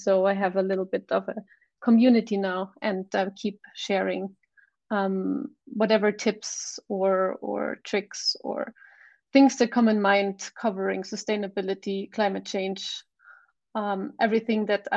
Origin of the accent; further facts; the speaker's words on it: Germany; moved away as an adult; also born or lived in Berlin; now in Reykjavik, Iceland; I'm from Germany. I moved to Iceland 5 years ago, and I tried to live sustainable or more like a zero waste lifestyle in Berlin, where I lived before I moved here.